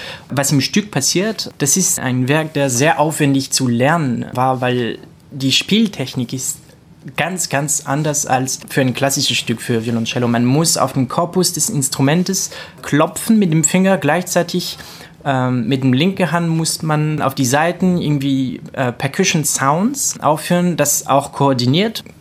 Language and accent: German; France; German is a second language; was mich natürlich als Franzose auch wieder sehr, sehr freut.